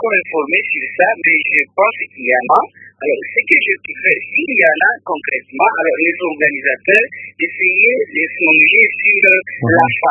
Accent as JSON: {"language": "French", "town": "Bukavu", "region": "South Kivu", "country": "DR Congo", "said": "Je donne un exemple ici chez nous à Bukavu"}